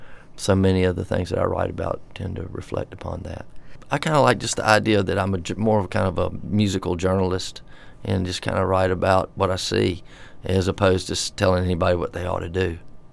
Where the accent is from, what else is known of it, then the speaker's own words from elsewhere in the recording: Tallahassee, Florida, United States; Well, I'm from Tallahassee. I'm a seventh generation Floridian, and I'm from Tallahassee, Florida.